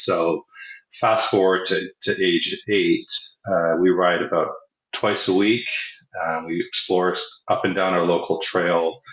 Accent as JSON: {"language": "English", "town": "Toronto", "region": "Ontario", "country": "Canada", "said": "I think, you know, we're both from Toronto"}